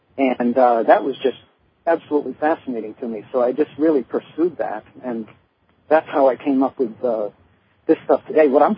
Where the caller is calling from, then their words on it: Colorado, United States; Colorado.